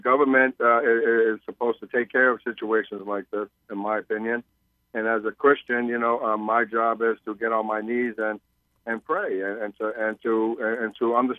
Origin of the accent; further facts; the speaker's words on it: United States; as a family man, as a husband, as an American citizen